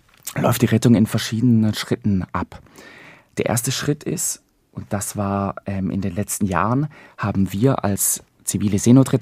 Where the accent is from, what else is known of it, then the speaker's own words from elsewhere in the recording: Baden-Württemberg, Germany; accent: Lake Constance; Sie hören ein bisschen von meinem Akzent, ich komme vom Bodensee.